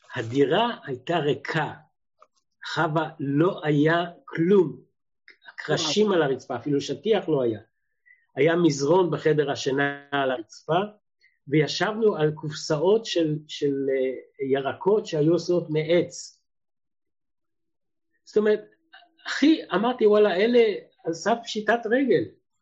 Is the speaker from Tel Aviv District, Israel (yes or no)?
yes; Bat Yam, Tel Aviv District, Israel; אני בא מבת ים.